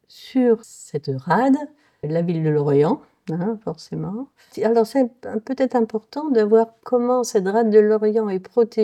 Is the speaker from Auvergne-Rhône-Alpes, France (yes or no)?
no; Locmiquélic, Brittany, France; born there; je suis née à Locmiquélic, donc je suis une vraie Minaouette.